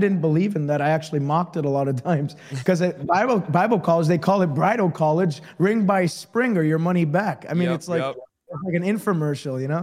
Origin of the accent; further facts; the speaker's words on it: Canada; as a Canadian